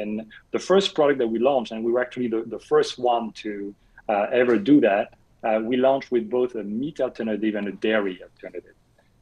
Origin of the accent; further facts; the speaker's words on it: France; English is a second language; And look, I'm French, in case you thought my accent was from Chicago. I fooled you. I'm French.